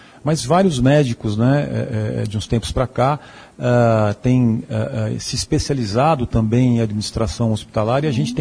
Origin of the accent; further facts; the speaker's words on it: São Paulo, Brazil; Eu sou de São Paulo e fui contratado para assumir não só o planejamento, a implantação do projeto